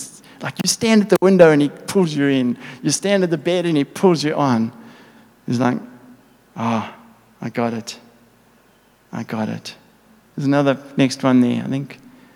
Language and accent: English; Boksburg, Gauteng, South Africa; born there; Because I was born in Boksburg. And that's nothing like Malawi, you know.